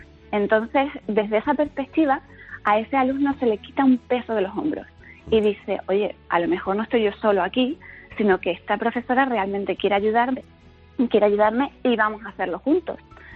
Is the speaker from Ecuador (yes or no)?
no; Spain; yo hablo rápido y en español de España